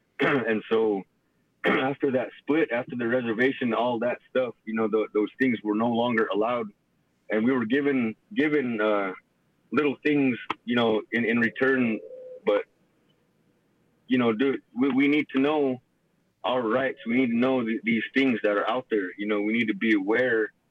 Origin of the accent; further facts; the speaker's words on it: United States; I'm from the Duck Valley Shoshone Paiute tribe. My mom is from the Fort McDermitt Paiute Shoshone tribe